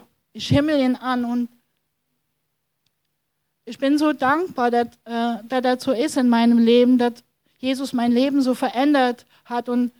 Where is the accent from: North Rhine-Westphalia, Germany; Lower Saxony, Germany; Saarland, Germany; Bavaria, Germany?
North Rhine-Westphalia, Germany; und es gab auch in dem Siegerland, wo ich aufgewachsen bin, ziemlich viel